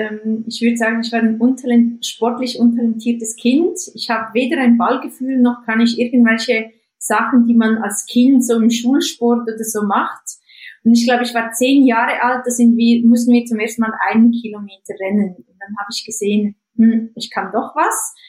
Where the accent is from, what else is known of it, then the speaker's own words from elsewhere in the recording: Jura, Switzerland; Also ich komme nicht aus den Alpen, ich komme aus dem Jura, da ist halt ein bisschen weniger touristisch begangen